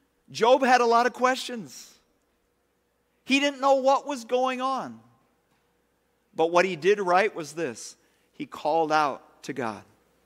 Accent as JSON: {"language": "English", "town": "Spencer", "region": "Iowa", "country": "United States", "tie": "born or raised there", "said": "In my hometown of Spencer, Iowa, which is in the northwest corner of Iowa"}